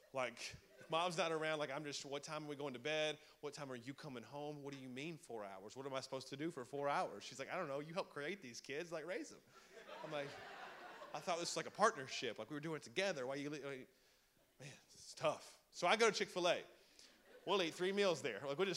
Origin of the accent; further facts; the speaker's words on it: Alabama, United States; I'm from Alabama. We're about the last on every education list, so I'm not brilliant.